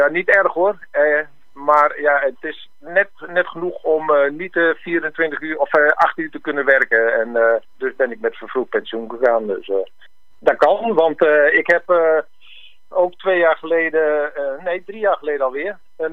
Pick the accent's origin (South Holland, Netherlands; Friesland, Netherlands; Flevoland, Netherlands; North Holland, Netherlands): Flevoland, Netherlands; Noordoostpolder; born there; now in Koekange, Netherlands; Ik woon in Koekangen sinds 2001. Geboren in Noordoostpolder.